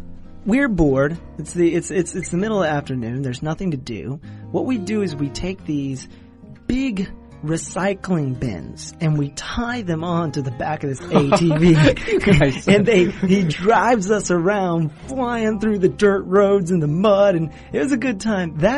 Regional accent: Alabama, United States; Well, I think as you mentioned, I'm from Alabama.

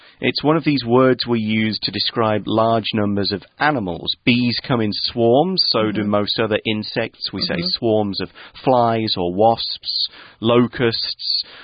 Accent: United Kingdom; Notice how I, as a British person, pronounce that word slightly differently.

